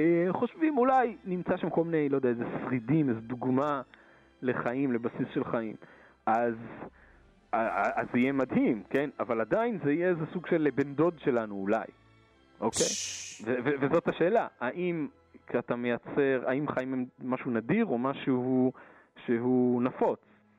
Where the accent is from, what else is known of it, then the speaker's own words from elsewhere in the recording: Kfar Saba, Central District, Israel; born there; אנחנו, לא יודע, אני נולדתי בכפר סבא, אז אני...